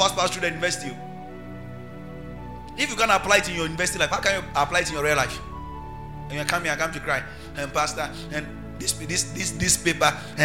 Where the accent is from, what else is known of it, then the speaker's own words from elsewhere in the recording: Volta, Ghana; And I told the guy to go and tell them that I come from Volta region.